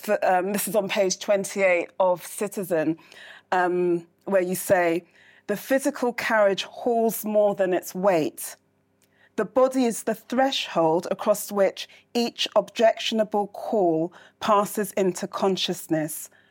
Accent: United Kingdom; certainly because we're British and everything's very mm-hmm. civilized

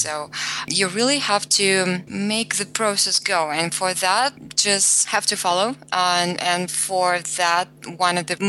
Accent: Russia; English is a second language; Well, I grew up in Russia and Russian myself.

